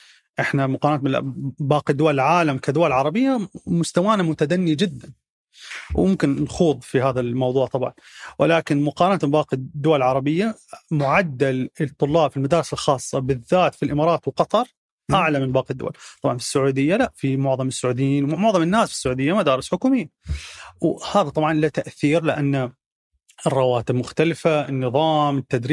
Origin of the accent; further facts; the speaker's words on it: Palestine; also born or lived in United Arab Emirates; now in United States; أنا صدمتي الثقافية ممكن كانت أكثر لما انتقلت من فلسطين للإمارات من لما انتقلت من الإمارات لأمريكا. لأنه يعني أنا لما كنا عايشين في فلسطين انتفاضة وحرب